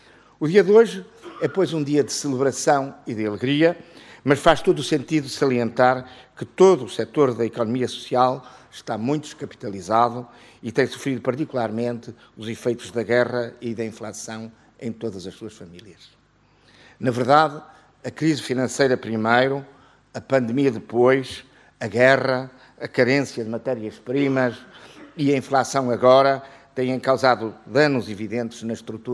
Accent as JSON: {"language": "Portuguese", "country": "Portugal", "said": "Como português"}